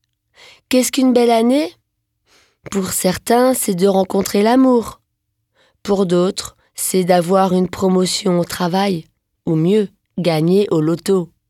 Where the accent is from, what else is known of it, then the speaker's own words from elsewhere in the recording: France; Quand j'y pense, chez nous en France, cela se boit à la fin du repas.